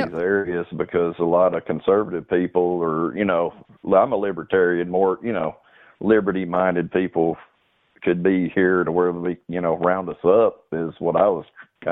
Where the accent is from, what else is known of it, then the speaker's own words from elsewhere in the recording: Texarkana, Texas, United States; I'm from Texarkana, Texas.